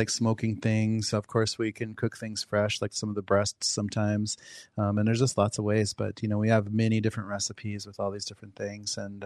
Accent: Pine Ridge, South Dakota, United States; I grew up hunting them on Pine Ridge.

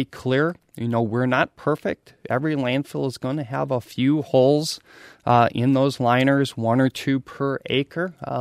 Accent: Stanley, Wisconsin, United States; I grew up in Stanley, Wisconsin, not too far from Eau Claire

